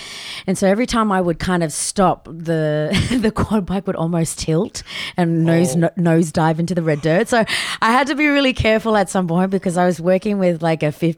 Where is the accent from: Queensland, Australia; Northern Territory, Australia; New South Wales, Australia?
Northern Territory, Australia; Darwin; growing up on Larrakia country and in Darwin and, you know, being a Darwinian and just doing all things NT